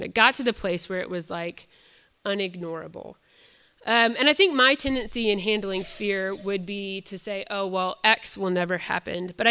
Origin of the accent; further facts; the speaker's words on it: Illinois, United States; I'm originally not from Kentucky. I'm from Northern Illinois. When I graduated from college, both my parents moved to Kentucky